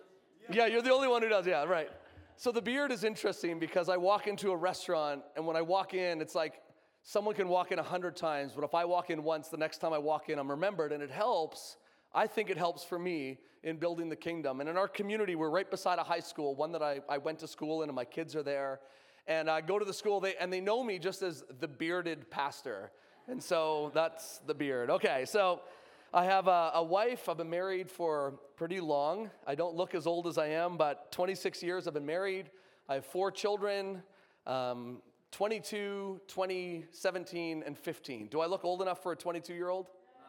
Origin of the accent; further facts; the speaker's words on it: Canada; I'm from Canada.